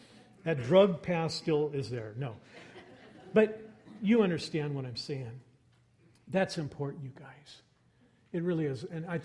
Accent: Seattle, Washington, United States; And I grew up in that city. I grew up in Ballard. That's my place where I was a kid.

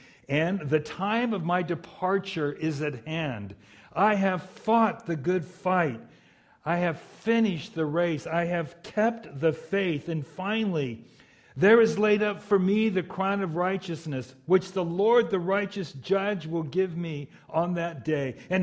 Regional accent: Pico Rivera, California, United States; I grew up in Southeast LA County, Pico Rivera, and my dad was a Los Angeles policeman.

